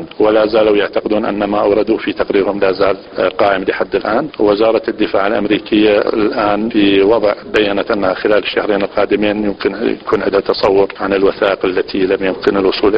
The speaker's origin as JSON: {"language": "Arabic", "country": "Iraq", "said": "كوننا عراقيين وأصحاب قضية"}